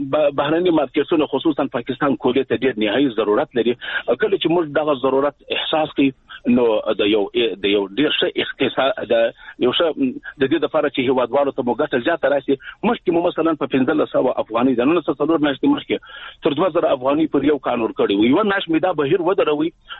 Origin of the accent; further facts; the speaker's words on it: Afghanistan; موږ ورته متعهد پاتې یو، موږ افغانان یو.